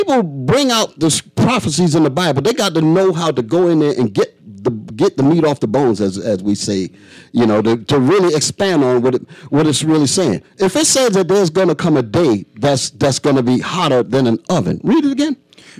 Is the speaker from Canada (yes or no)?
no; New York, United States; I'm from New York originally. I've seen what crack, well, crack wasn't there. It was heroin.